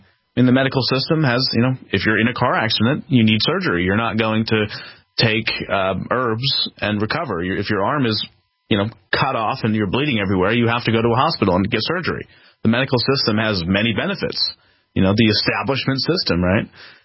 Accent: Philadelphia, Pennsylvania, United States; I'm growing up on the East Coast in Philadelphia, in the city where no one has a gun.

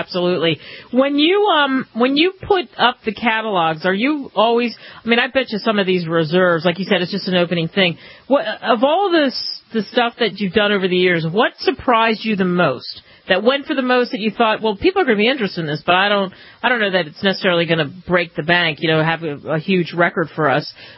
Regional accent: New Jersey, United States; I'm a Jersey girl too. I grew up on the other side. I grew up in South Jersey

